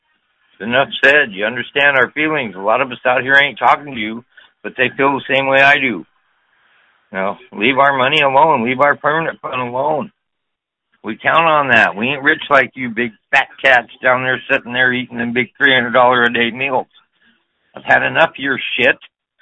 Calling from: Soldotna, Alaska, United States; I'm calling from Soldotna, Alaska.

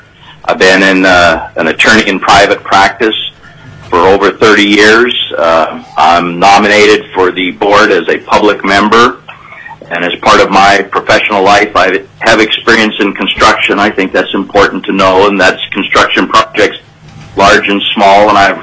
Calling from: Fairbanks, Alaska, United States; I am attending from Fairbanks

